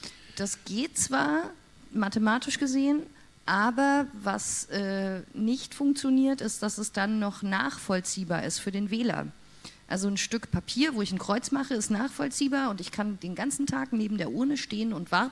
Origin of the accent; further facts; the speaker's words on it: Germany; Wie man hört, komme ich aus Deutschland.